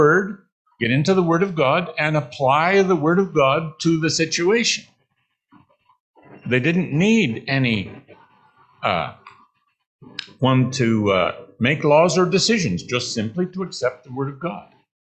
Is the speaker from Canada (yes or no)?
yes; Canada; like I'm a Canadian, like we have in Canada.